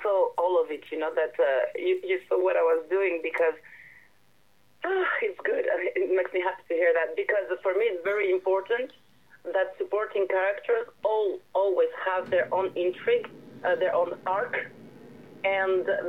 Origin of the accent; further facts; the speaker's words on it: Texas, United States; I'm from Texas. Oh, my. I'm even from Texas.